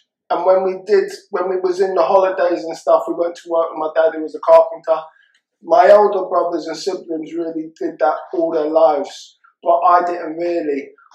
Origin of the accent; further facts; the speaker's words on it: Tooting, London, United Kingdom; I grew up in Tooting.